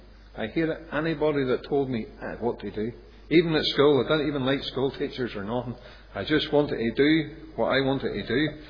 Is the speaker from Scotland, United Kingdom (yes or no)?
no; Ballymena, Northern Ireland, United Kingdom; I come from Ballymena. So do you, my pockets are empty. But I live in Ballymena, and I lived up on the housing estate in Ballycullen